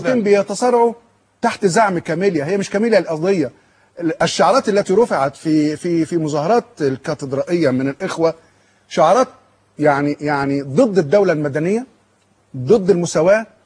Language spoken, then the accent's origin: Arabic; Egypt; انا كقبطي مصري او بلاش قبطي مصري انا كمصري قبطي لان مصريتي تستسبق قبطيتي او مسيحيتي